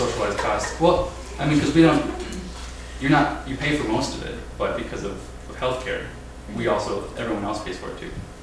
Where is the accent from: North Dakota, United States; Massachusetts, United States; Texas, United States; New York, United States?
North Dakota, United States; I'm from North Dakota, it's a mess.